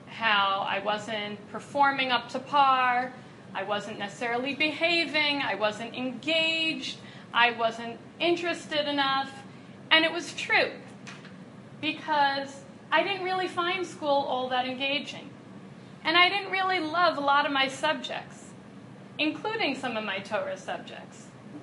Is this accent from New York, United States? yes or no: yes; Scarsdale, New York, United States; I grew up in Westchester in Scarsdale